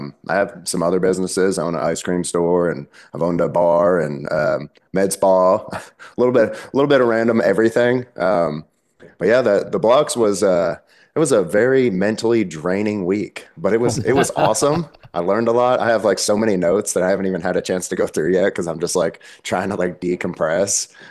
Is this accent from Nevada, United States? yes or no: yes; Las Vegas, Nevada, United States; also born or lived in New Jersey; So when I was born in New Jersey, when I was around 5 or 6 years old, my mom's loaded us up, all of us kids, up out of our bedroom window and loaded us in the bed of a pickup truck. And we moved to Las Vegas.